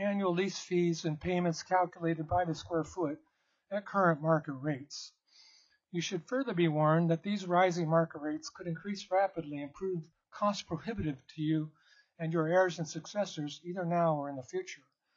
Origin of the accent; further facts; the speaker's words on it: Anchorage, Alaska, United States; I'm from South Anchorage.